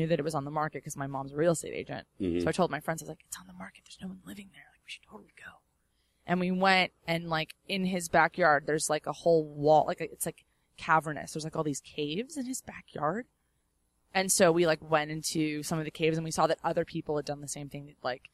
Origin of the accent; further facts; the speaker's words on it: California, United States; I grew up in the Valley. It was definitely sweltering, I'll give you